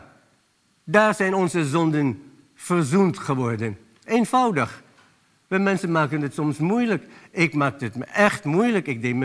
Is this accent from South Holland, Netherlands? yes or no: yes; The Hague, South Holland, Netherlands; ik ben een Hagenaar, ik woonde in Den Haag.